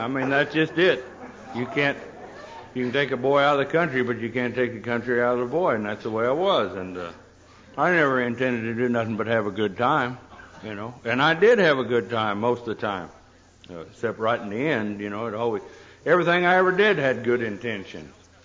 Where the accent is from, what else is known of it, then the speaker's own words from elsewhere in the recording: Texas, United States; born there; I was born out in Texas.